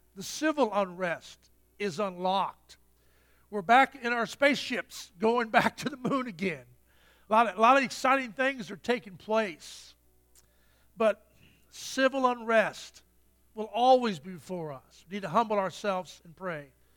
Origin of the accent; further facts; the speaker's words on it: Indiana, United States; also born or lived in St. Louis / Selma; I grew up in northern Indiana, many places. I was born in St. Louis.